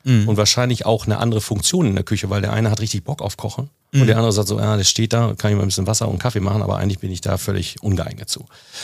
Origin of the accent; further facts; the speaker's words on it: Münster, North Rhine-Westphalia, Germany; Und jetzt komme ich aus Münster-Westfalen